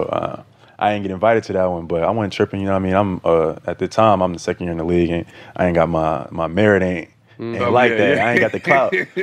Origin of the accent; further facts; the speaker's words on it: Atlanta, Georgia, United States; I'm from Atlanta.